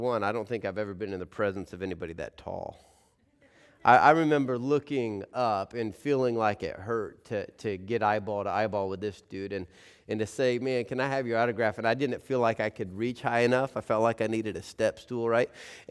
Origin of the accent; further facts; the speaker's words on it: Colorado Springs, Colorado, United States; I grew up in Colorado Springs.